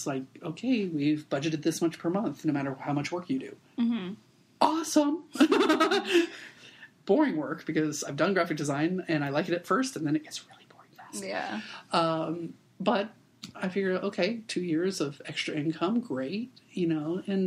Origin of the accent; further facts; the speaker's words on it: Albuquerque, New Mexico, United States; now in Los Angeles, United States; Albuquerque.